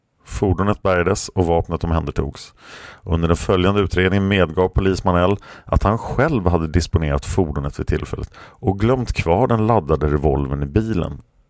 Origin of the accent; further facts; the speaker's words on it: Sweden; som svensk kan man inte se